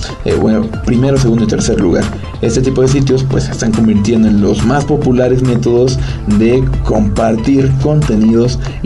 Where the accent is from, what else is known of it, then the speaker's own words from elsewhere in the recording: Mexico; y entre todos como mexicanos, pues es registrarnos y apoyar este proyecto totalmente nacional